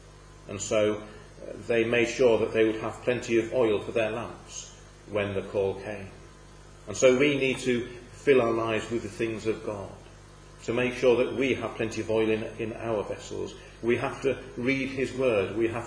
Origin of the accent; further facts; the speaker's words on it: United Kingdom; We actually lose something a little, perhaps, in our understanding of that as British people, because, as the illustration shows there, sheep and goats look very different in this country, don't they?